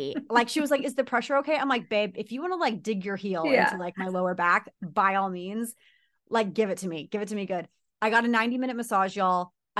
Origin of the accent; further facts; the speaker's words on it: United States; obviously I'm American, so I'm thinking it through my lens